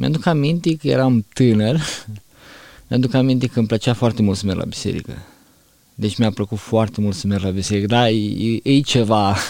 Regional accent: Botoșani, Botoșani County, Romania; born there; also born or lived in Darabani; now in Suceava, Romania; M-am născut într-o familie de adventiști de ziua șaptea, m-am născut la Botoșani, dar ca și loc unde locuim, stăm în Darabani. Bine, părinții stau în Darabani, eu sunt mutat de curând în Suceava.

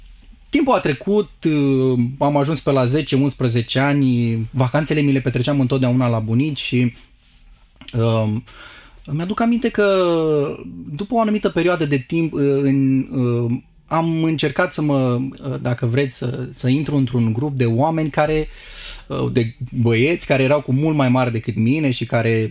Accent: Constanța, Constanța County, Romania; born there; M-am născut în Constanța, într-o familie de oameni simpli.

